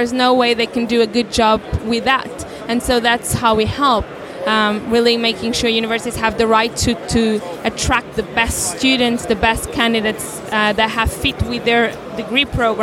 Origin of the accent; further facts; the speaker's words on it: Lisbon, Portugal; now in London, United Kingdom; I'm originally from Lisbon, but I live in London.